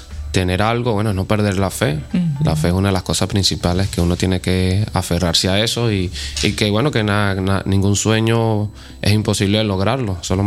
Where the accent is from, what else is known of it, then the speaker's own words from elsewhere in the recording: Venezuela; como somos nosotros los venezolanos, porque sí, digo, verdad que somos